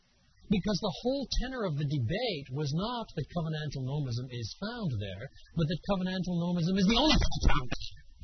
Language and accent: English; Quebec, Canada; I was brought up in French Canada, so it does slip out now and then.